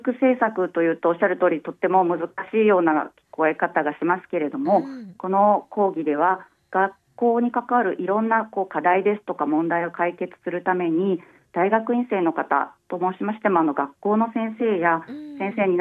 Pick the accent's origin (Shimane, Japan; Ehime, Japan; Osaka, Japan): Ehime, Japan; Matsuyama; moved away as an adult; also born or lived in Tokyo / Kyoto; 四国の愛媛県の出身でして、はい、高校を卒業するまでは愛媛県の松山市というところで過ごしています。はい、でその後大学で東京に出まして、